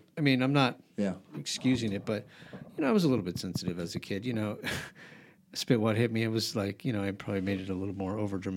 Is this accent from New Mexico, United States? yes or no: yes; Albuquerque, New Mexico, United States; I grew up in Albuquerque, much bigger schools, much bigger kind of group of people.